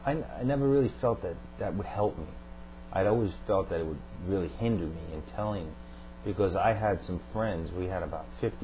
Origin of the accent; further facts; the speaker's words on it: Long Island, New York, United States; Right, Long Island.